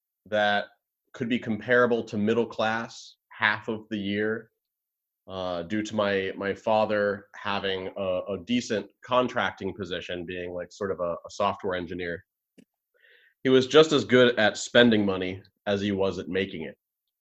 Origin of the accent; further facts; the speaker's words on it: New England, United States; born there; So I was born up in New England.